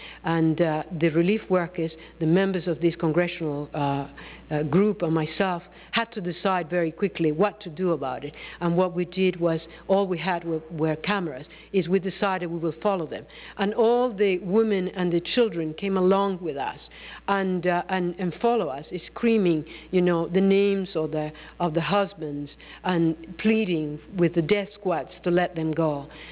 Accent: Nicaragua; moved away as an adult; I was born in Nicaragua, which I think can explain to you much of what I stand for and what I believe

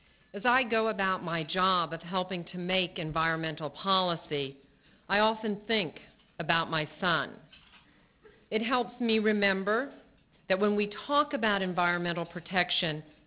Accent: Florida, United States; swimming in the ocean or going for a hike in the Everglades, the way I used to when I was a child growing up in Florida?

